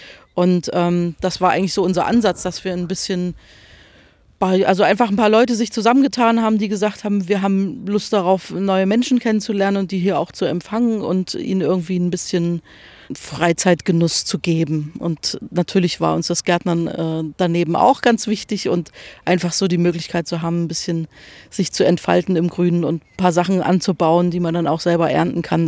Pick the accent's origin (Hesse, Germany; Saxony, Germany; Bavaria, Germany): Saxony, Germany; Leipzig; moved away; ich bin in Leipzig groß geworden und seit 1990, 91 war ich 20 Jahre weg und dann hat mich das Heimweh einfach wieder hergeholt. Seit 2010 bin ich wieder Leipzigerin und ganz glücklich darüber.